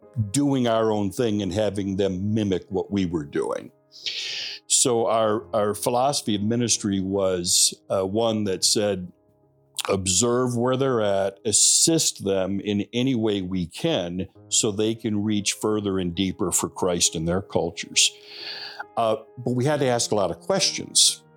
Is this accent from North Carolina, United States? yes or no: no; Michigan, United States; For me, I'm born and raised in Michigan, and say I never really had been overseas.